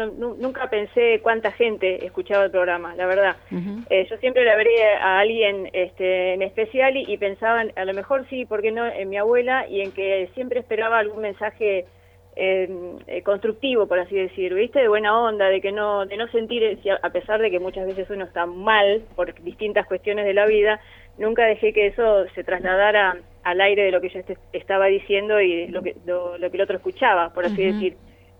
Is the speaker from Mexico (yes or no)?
no; Irene, Buenos Aires Province, Argentina; also born or lived in Tres Arroyos; octubre de 1968, con una partera, según me contó mi mamá. En esa época, bueno, nosotros nos criamos en el campo, en un pueblo que se llama Irene.